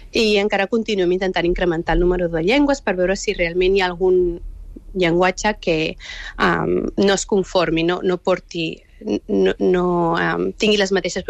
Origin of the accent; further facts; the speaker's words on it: Catalonia, Spain; la meva mare ens parlava en espanyol perquè ella és de la Manxa, i vam créixer a Catalunya, llavors, òbviament vam aprendre el català.